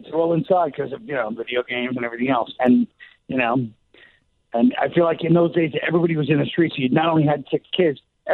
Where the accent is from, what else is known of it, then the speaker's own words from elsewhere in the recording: Ireland; Yeah, I really nailed my people finally. I feel like the elusive Irish people have finally been nailed down with my show.